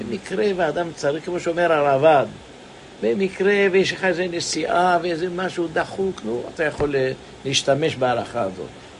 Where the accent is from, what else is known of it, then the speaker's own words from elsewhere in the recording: Jerusalem, Jerusalem District, Israel; born there; כי אני גם בירושלים, נולדתי שם.